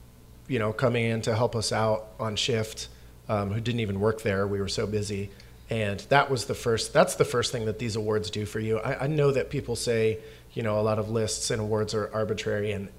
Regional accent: Canada; I'm an immigrant from Canada.

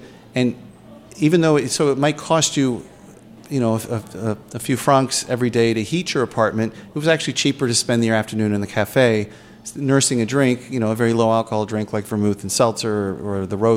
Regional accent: Washington, District of Columbia, United States; And, you know, here in my hometown in Washington, D.C., we still had segregated bathrooms until just a few years before I was born.

